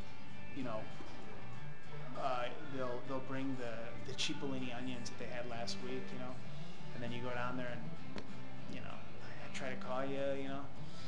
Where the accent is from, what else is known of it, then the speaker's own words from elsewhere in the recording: St. Louis, Missouri, United States; I'm from St. Louis.